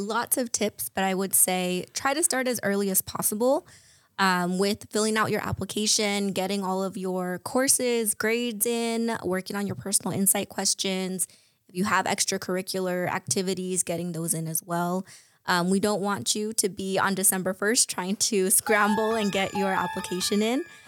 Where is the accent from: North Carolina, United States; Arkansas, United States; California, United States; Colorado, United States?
California, United States; Indio; I grew up in Indio, California. So born and raised in the Coachella Valley. That is my hometown.